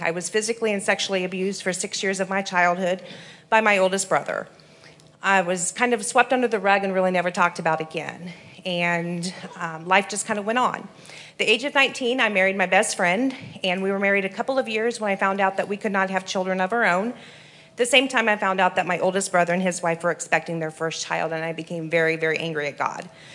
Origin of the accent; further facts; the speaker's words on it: Oskaloosa, Iowa, United States; Like I said … I'm from Oskaloosa, Iowa. I'm the second of 5 children born to 2 wonderful Christian parents. I grew up in church